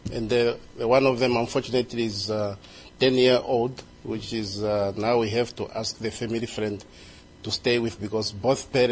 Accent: Etontele, Oshikoto, Namibia; I was born in Etontele, village in Oshkoto region, and I was born and raised there.

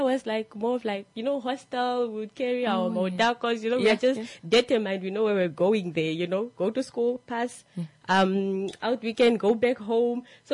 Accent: Ongwediva, Oshana, Namibia; also born or lived in Windhoek / Ogongo; I was born in Windhoek, but I was raised in the north back in Ongwediva.

